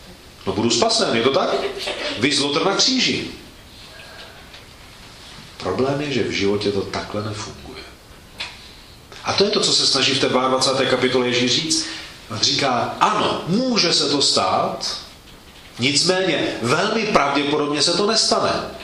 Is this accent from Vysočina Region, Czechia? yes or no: no; Uherské Hradiště, Zlín Region, Czechia; Než jsem šel na seminář, tak jsem vyrůstal ve sboru v Uherském Hradišti